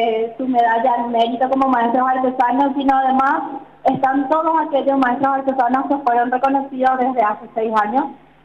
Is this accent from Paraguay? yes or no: yes; Paraguay; lo que somos como paraguayos y paraguayas.